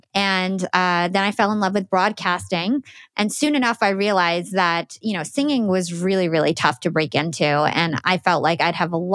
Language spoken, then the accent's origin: English; New Jersey, United States; also born or lived in Brooklyn, United States; Yes, I was born and raised in New Jersey.